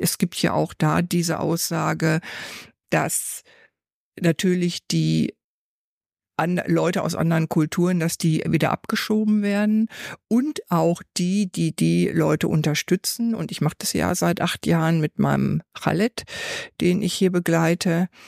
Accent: North Rhine-Westphalia, Germany; Ich komme ja aus dem Pott, aus dem Ruhrgebiet

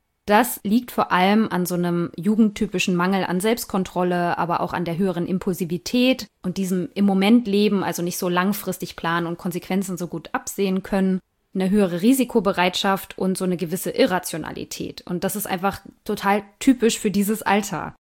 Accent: East Germany, Germany; weil ich komme ja nur auch aus Ostdeutschland

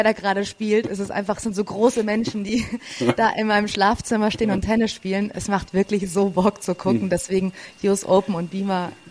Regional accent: Garmisch-Partenkirchen, Bavaria, Germany; Wir kommen hier aus Garmisch.

